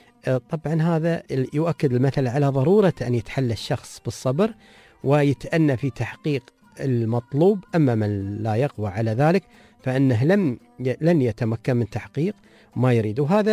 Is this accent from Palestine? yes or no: no; United Arab Emirates